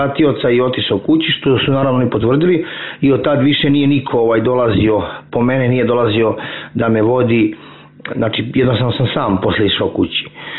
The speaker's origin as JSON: {"language": "Serbian", "town": "Koceljeva", "region": "Mačva District", "country": "Serbia", "tie": "born there", "also_born_or_lived": "Zemun", "said": "jer sam rođen u Srbiji, u Koceljevi, mjestu između Šapca i Valjeva."}